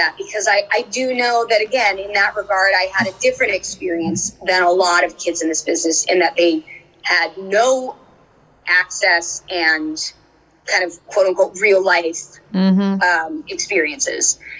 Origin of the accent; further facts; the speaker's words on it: California, United States; because I grew up in Orange County, so we had a bit of a commute.